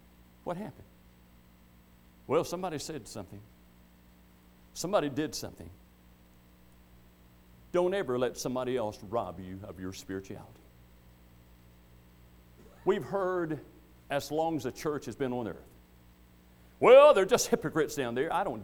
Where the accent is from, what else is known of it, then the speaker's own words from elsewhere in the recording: United States; I grew up on the Tennessee River. I've been on that river. I love to be on that river.